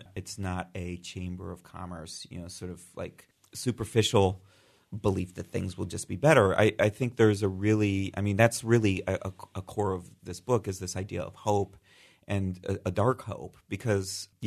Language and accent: English; Akron, Ohio, United States; I was establishing my career and my family in Akron, my hometown, the place I was from